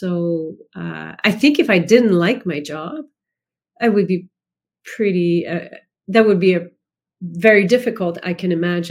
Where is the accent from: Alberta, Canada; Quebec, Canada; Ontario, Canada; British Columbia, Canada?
Quebec, Canada; Quebec City; first language fr; English is a second language; Yes, I grew up in Quebec City in exclusively Francophone. We learned English at school